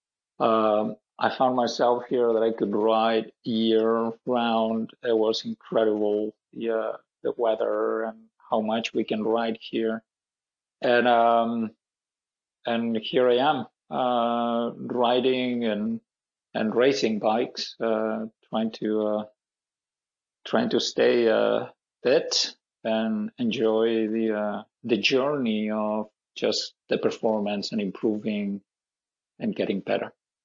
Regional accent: Barcelona, Catalonia, Spain; now in United States; Obviously I grew up in Barcelona, so I started to run there, and then I was introduced to cycling in Barcelona.

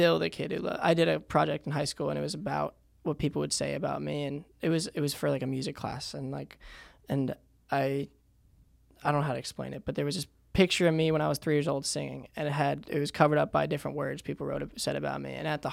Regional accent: New York, United States; I grew up in New York. No one listens to country music but me.

